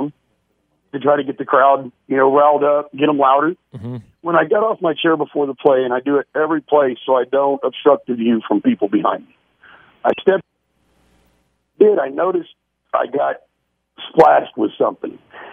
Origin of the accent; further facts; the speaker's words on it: Coffeyville, Kansas, United States; I came from Southeast Kansas, a small town in Coffeyville down there.